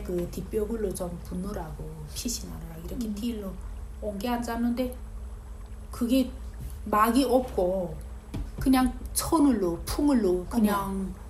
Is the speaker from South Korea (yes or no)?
no; North Korea; 북한이 같은 느낌이 드는 거예요. 북한이 맨 산이지 않아. 그래서 어떻게 이게 딱 우리 고향에 온 것 같은